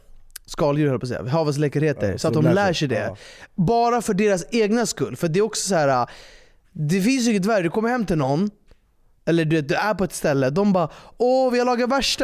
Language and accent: Swedish; Sweden; jag är ju svensk, även fast jag har ett persiskt skal.